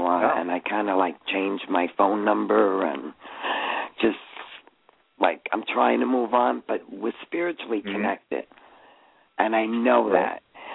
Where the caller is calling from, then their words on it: New York, United States; New York.